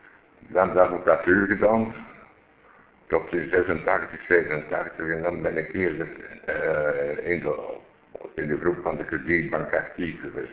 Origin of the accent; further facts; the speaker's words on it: Antwerp, Flanders, Belgium; born there; In Antwerpen.